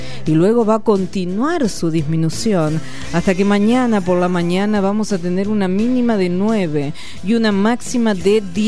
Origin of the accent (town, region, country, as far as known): Argentina